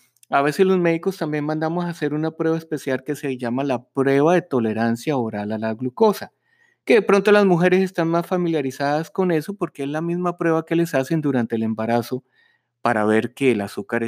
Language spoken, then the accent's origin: Spanish; Colombia; moved away as an adult; now in United States; Nosotros somos colombianos, estudiamos medicina en Colombia y luego nos vinimos a Estados Unidos